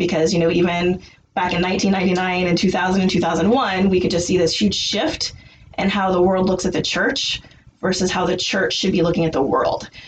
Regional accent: Clinton, United States; Well, some of you guys know I grew up around here. So I grew up in Clinton. I spent my entire life out at Good Hope Baptist Church. So I've been Southern Baptist since I came out of the womb.

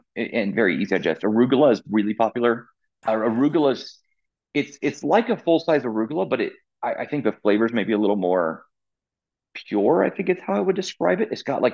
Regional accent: Colorado, United States; So, like I said, I grew up here in Northern Colorado.

